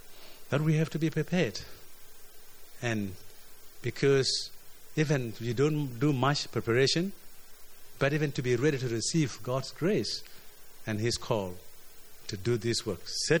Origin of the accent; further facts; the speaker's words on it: South Sudan; born there; I'm familiar with this pole because I was born in South Sudan.